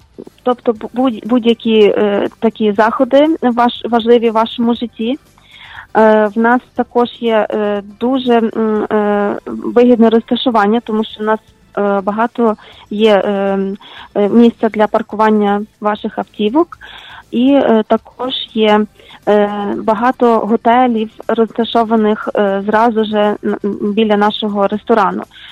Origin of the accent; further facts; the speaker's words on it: Lviv, Lviv Oblast, Ukraine; now in United States; Мій батько колись мав ресторан в Україні. Ми зі Львова.